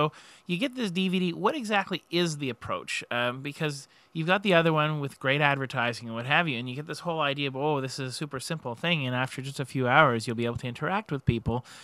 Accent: Montreal, Quebec, Canada; I'm from Montreal, where we have Canadian French, which is a different dialect

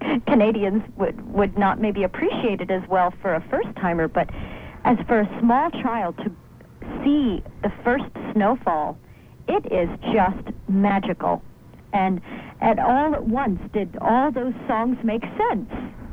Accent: Dar es Salaam, Tanzania; also born or lived in Nairobi, Kenya; when I was a very small girl, I lived in Africa. I was born in Africa, actually, in Nairobi, Kenya, and then we moved to Dar es Salaam, Tanzania.

